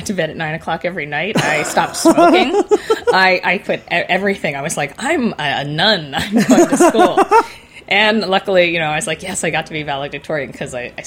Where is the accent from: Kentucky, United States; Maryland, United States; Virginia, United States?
Maryland, United States; Baltimore; now in California, United States; I'd left my hometown of Baltimore, and I'd moved to California.